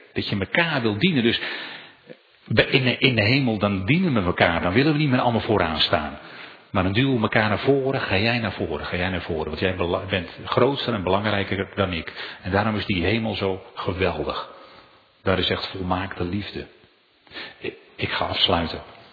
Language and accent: Dutch; Giessenburg, South Holland, Netherlands; Ik bedoel, ik kom uit Giezenburg, Nederland.